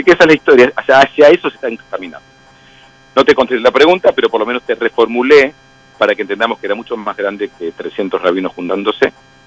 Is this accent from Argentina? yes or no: yes; Argentina; now in United States; para mí como argentino, judío, y ahora argentino, judío y americano viviendo en este país.